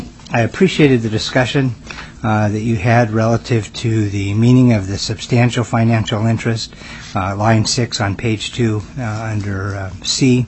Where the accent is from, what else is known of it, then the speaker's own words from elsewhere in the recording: Kodiak, Alaska, United States; I'm from Kodiak.